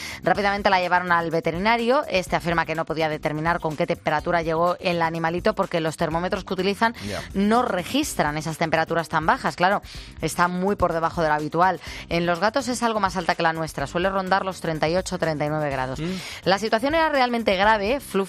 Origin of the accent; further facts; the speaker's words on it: Zaragoza, Aragon, Spain; Soy de Zaragoza, en Aragón